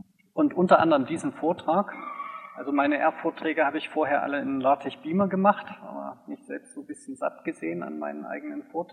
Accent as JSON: {"language": "German", "town": "Tübingen", "region": "Baden-Württemberg", "country": "Germany", "said": "Schließen möchte ich noch mit einer Impression von Tübingen, oder wo ich herkomme."}